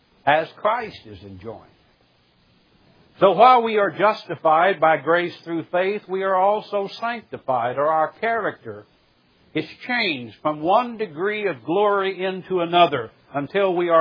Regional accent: Missouri, United States; moved away as an adult; now in Birmingham, United States; When I moved from Southwest Missouri, the Ozarks, to Birmingham, Alabama, it took me a while to learn and make an adjustment to my new home. People here in the South do things a little bit different than us hillbillies in the Ozarks.

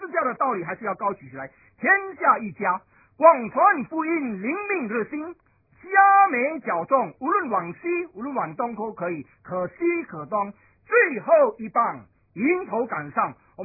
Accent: China; 我们是中国人，我们是中华教会。

